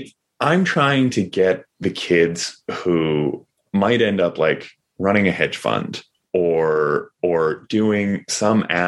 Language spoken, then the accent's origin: English; Upper Darby, Pennsylvania, United States; So I grew up outside Philadelphia, and Philadelphia is ostensibly one of those kind of coastal cities, but we grew up in this one section called Upper Darby, and Upper Darby and Delaware County, Pennsylvania are kind of like the Rust Belt section